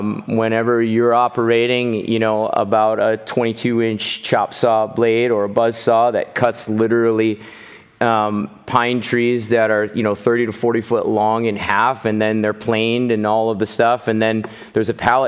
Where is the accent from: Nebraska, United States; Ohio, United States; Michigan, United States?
Nebraska, United States; Beaver Crossing; Okay, I'm from Beaver Crossing. We like to call it Beave.